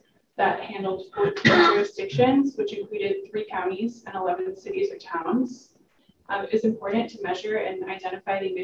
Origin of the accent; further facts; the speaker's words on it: Munster, Indiana, United States; And then, as Kathy said, I'm actually from Munster, so very exciting to be speaking with you here today.